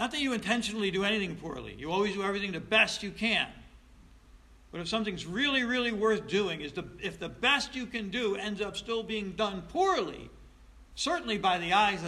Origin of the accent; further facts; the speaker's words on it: United States; I mean, we're Americans. I'm an American. I can't help it.